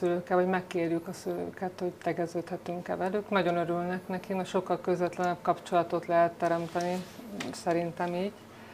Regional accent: Satu Mare, Satu Mare County, Romania; moved away as an adult; én Szatmár-Németiből származom, és eljöttem szerencsét próbálni dolgozni

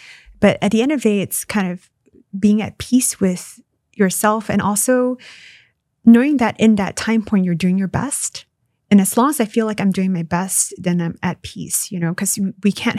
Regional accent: Malaysia; now in United States; Well, I'm American now, but I grew up in Malaysia.

